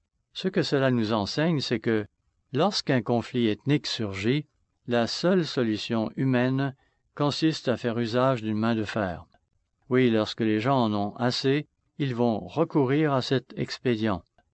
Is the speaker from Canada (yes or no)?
no; United States; French is a second language; Nous n'avons pas oublié ce qui s'est passé chez nous aux États-Unis